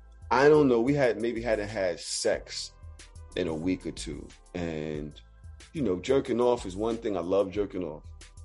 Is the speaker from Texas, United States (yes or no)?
no; Brooklyn, New York, United States; because I'm from Brooklyn.